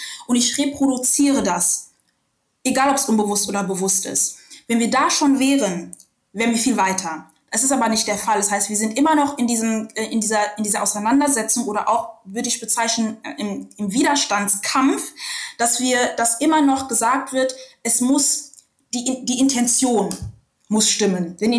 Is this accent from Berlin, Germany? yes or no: no; Rüsselsheim, Hesse, Germany; born there; wobei ich gebürtige Rüsselsheimerin bin.